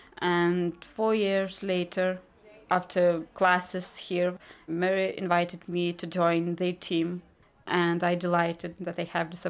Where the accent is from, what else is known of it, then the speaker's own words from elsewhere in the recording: Lithuania; English is a second language; from Lithuania, and I'm a student of Fáiltis Déag.